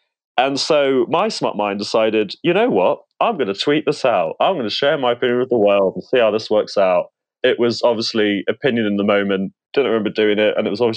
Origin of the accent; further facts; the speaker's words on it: United Kingdom; No, I'm British, obviously. I'm 23 years old.